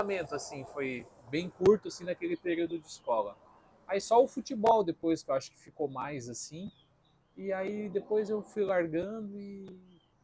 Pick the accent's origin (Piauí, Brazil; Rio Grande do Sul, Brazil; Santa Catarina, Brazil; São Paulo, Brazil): Santa Catarina, Brazil; Joinville; Nasci aqui em Joinville mesmo